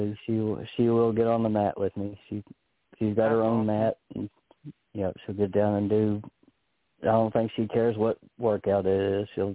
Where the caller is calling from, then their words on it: Kentucky, United States; Kentucky.